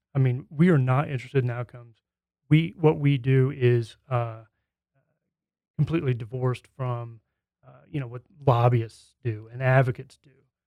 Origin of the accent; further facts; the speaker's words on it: Kansas, United States; now in Grand Junction, United States; I grew up in Kansas and went away to undergrad and came back to Kansas for law school, really intending to get into my family's business, which is small town newspapers.